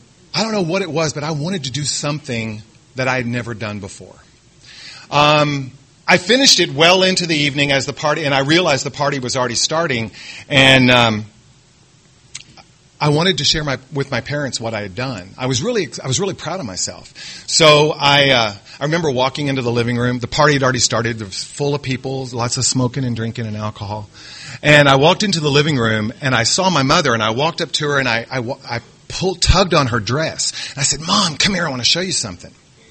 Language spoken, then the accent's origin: English; Texas, United States; Like I said, I grew up in Texas, and I had that typical family dynamic where the father drank